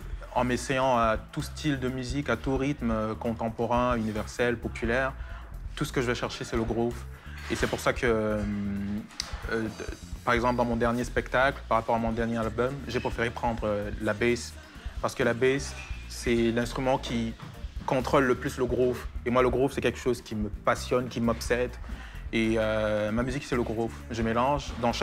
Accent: Yaoundé, Centre, Cameroon; J'ai chanté en près de 6 ou 7 langues. C'est parce que je suis né dans la ville, je suis né à Yaoundé, je suis un citadin. J'ai vu le village pour la première fois, j'avais environ 15 ans, 16 ans.

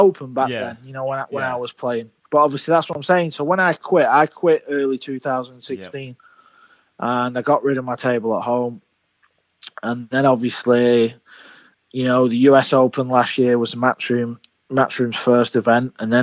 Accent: England, United Kingdom; I'm English

